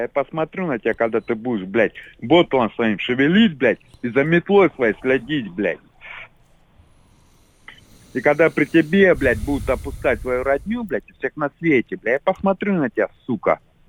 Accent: Moscow, Russia; Я с Москвы, я тебе сказал, я с ВДНХ

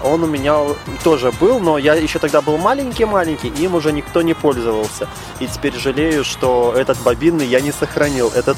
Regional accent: Minsk, Belarus; Я сам, получается, родился в Минске, потом уехал за город

